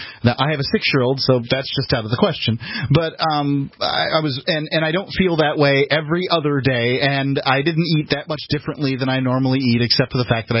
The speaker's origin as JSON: {"language": "English", "country": "United States", "said": "I'm full every day. I'm an American. I eat too much."}